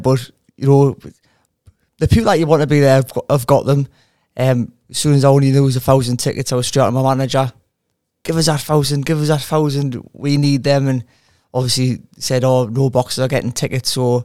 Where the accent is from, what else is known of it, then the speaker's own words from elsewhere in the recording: Newcastle, North East England, United Kingdom; I'm actually from Newcastle. I'm a couple of miles away from the city centre, so I'm a Newcastle lad.